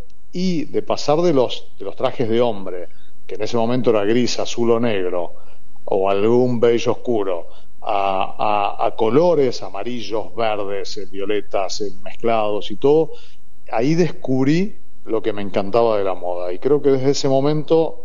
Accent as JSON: {"language": "Spanish", "region": "Buenos Aires", "country": "Argentina", "tie": "born there", "said": "Yo nací aquí en Capital, nací en el Centro Gallego, ahí en Pascu y Urbano."}